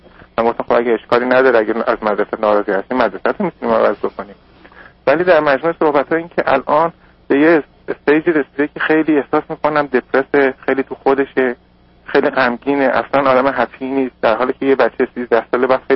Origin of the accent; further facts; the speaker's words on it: Iran; من زمانی که از ایران برگشتم خودم 3 هفته پیش